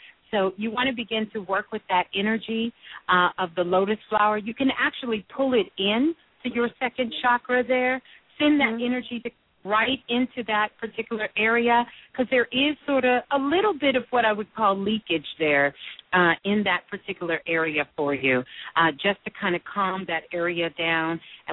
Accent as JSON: {"language": "English", "town": "Brooklyn", "region": "New York", "country": "United States", "said": "I'm from Brooklyn. I'm a Brooklyn girl."}